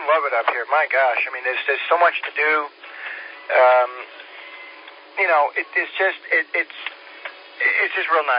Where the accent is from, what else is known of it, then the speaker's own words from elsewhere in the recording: Long Island, New York, United States; also born or lived in Florida; No, actually, I grew up on Long Island, and don't hold that against me. Long Island, silent G. Long Island, New York.